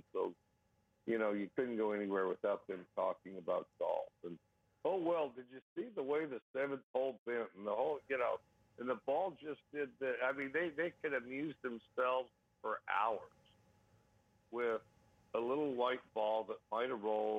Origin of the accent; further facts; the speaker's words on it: Wyoming, United States; I grew up in Wyoming